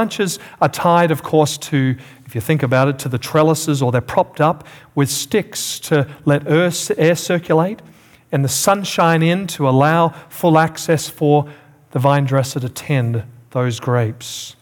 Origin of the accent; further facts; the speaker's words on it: South Australia, Australia; I'm from Australia, as you know, originally, South Australia.